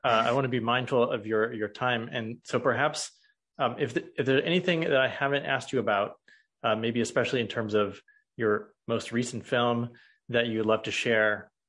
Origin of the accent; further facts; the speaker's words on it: Missouri, United States; Yeah, I'm from the Show Me State, Missouri. Our motto is the Show Me State.